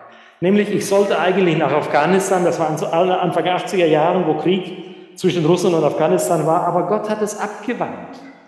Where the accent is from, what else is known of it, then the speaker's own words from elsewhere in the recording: Germany; Wir als Deutsche, wir sind schon komplex, oder?